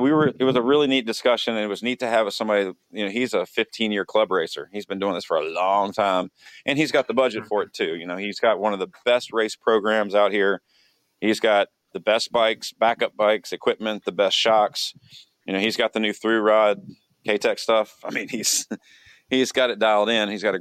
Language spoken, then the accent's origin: English; Virginia, United States; I'm from Virginia and I worked on boats.